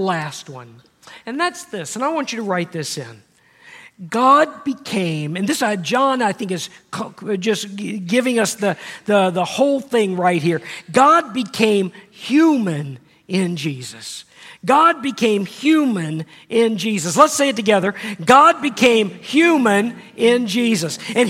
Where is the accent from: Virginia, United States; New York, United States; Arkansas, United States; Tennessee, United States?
Virginia, United States; Virginia Beach; I grew up down in Hampton Roads in Virginia Beach, and there are tunnels everywhere down there.